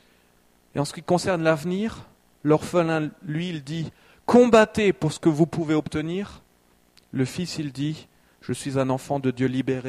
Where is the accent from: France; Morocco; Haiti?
France; moi, je suis originaire de la Brême d'Or, c'est un tout petit village minuscule qui se trouve à quelques mètres de la frontière franco-allemande.